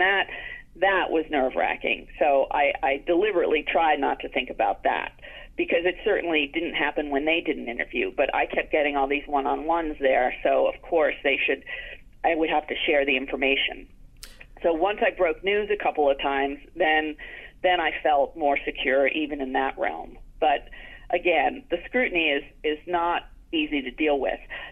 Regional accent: New York, United States; moved away; It's nice to feel like I have a tiny connection back to New York. I still think of it as my hometown, even though I moved all over the world. It's the place I lived longest

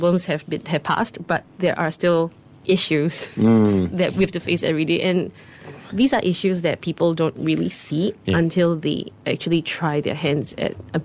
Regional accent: Singapore; These are flavors that I've encountered as during my time growing up in Singapore.

